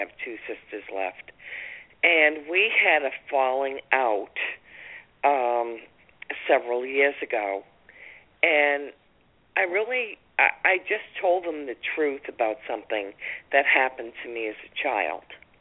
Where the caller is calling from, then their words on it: Massachusetts, United States; Massachusetts, and I just wanted to add … so I don't know.